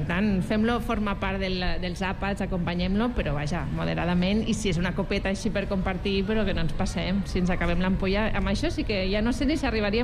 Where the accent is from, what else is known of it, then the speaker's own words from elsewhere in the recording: Catalonia, Spain; internacional com som els catalans